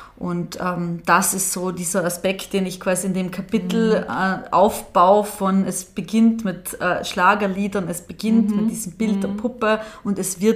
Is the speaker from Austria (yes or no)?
no; Trentino-Alto Adige, Italy; ich komme aus Südtirol